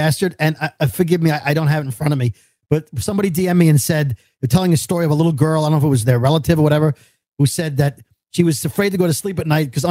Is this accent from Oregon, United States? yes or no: no; Arkansas, United States; Oh, I'm from Northwest Arkansas.